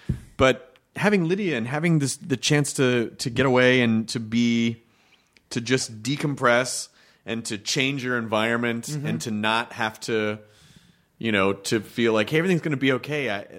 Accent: Tennessee, United States; But it's basically a handful of rednecks in Tennessee, my home state.

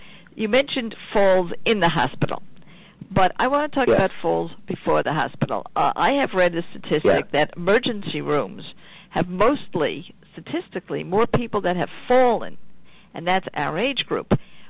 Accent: New York City, New York, United States; As a New Yorker, I can tell you which hospital

